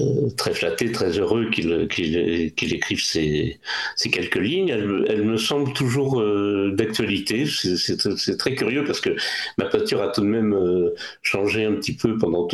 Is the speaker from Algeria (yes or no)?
no; France; Je suis français, de culture française, très attaché à cette culture, et juif, et de culture juive aussi, et très attaché aussi à cette culture.